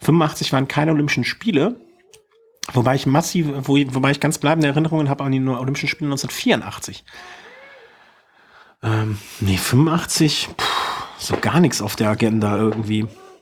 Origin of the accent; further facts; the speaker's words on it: Cologne, North Rhine-Westphalia, Germany; muss ich als Kölner sagen. Mehr, Lokalpatriotismus, mehr nicht.